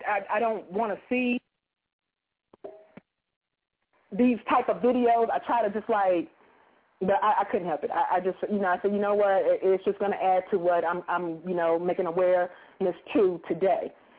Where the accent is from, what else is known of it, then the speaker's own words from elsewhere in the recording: North Carolina, United States; That means 919, that's the triangle area of North Cackalack, which is my home state, y'all.